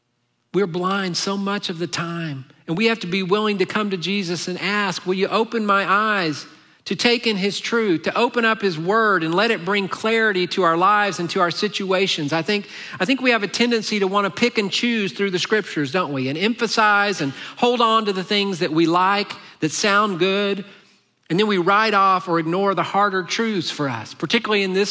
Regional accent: United States; And I think for us, especially growing up in America, we like to bring our American culture and kind of mix it with the kingdom of God culture, right?

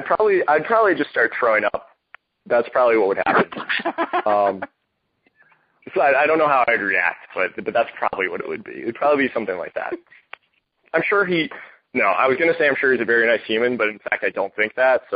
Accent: Scranton, Pennsylvania, United States; now in Indianapolis, United States; And I live in Indianapolis now. I grew up in Scranton, like I said, and that was my only trepidation against moving here

